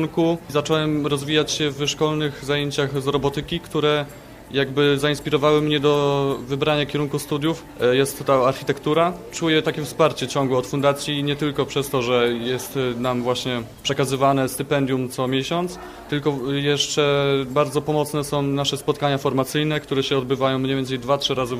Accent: Barcin, Kuyavian-Pomeranian Voivodeship, Poland; z Barcina.

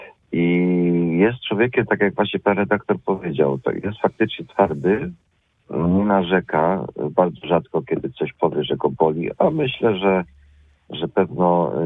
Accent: Poznań, Greater Poland Voivodeship, Poland; ja osobiście też w Poznaniu od urodzenia mieszkam i no nie potrafiłbym jednak chyba się przystosować na życie na wsi.

